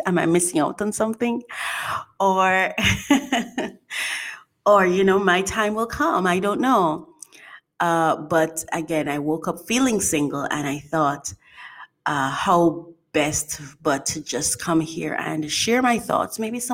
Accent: Jamaica; born there; I was born in Jamaica, you know, from the Caribbean.

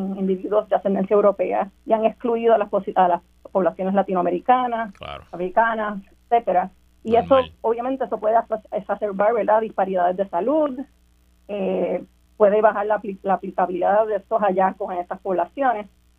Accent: San Juan, Puerto Rico; Pues yo soy de Río Piedras originalmente, de San Juan, allá, y estudié en la Universidad de Puerto Rico, Río Piedras, donde hice un bachillerato en biología.

